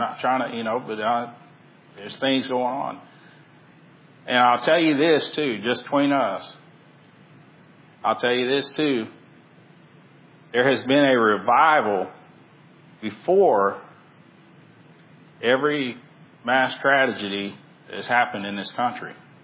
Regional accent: Texas City, Texas, United States; When I think about storms now, you know, I grew up in Texas City, and my grandfather was a shrimper his whole life.

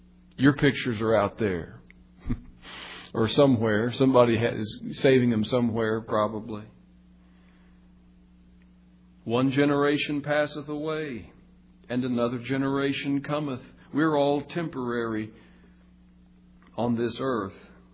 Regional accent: Kentucky, United States; Occasionally, I look at the website of my hometown newspaper in Kentucky

